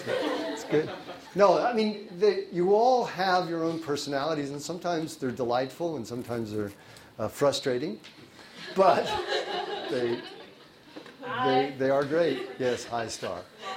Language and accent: English; California, United States; But you know, I really love California. I'm third generation now, and I think this is a marvelous place.